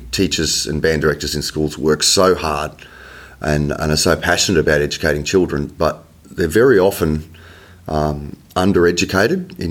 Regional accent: Ayr, Queensland, Australia; my hometown, a little town called Eyre, just south of Townsville in North Queensland

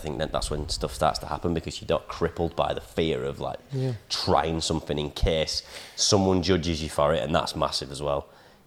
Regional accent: Leeds, Yorkshire and the Humber, United Kingdom; accent: Leeds; Mine's my own Leeds accent in my head when I'm talking to myself.

